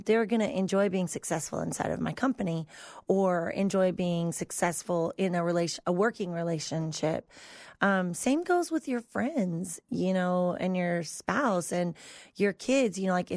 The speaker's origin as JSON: {"language": "English", "region": "Texas", "country": "United States", "lives_now": "New Plymouth, United States", "said": "Yeah, it's not easy to fit in as a Texan into a small rural town in Idaho."}